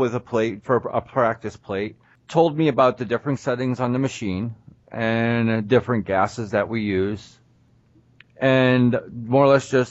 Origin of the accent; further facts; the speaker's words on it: Erie, Pennsylvania, United States; also born or lived in Williamsport; I grew up there, and I live there now.